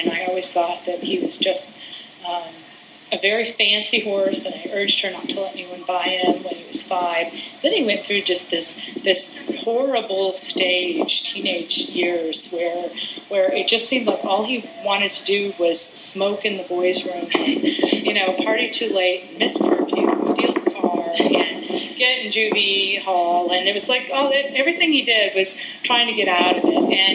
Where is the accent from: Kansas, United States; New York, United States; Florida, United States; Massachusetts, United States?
Kansas, United States; now in Georgia, United States; You know, I grew up in Kansas